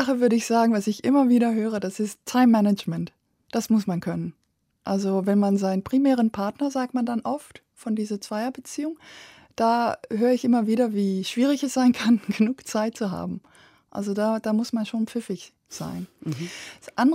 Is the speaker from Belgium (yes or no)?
yes; Belgium; Ich bin ja in Belgien groß geworden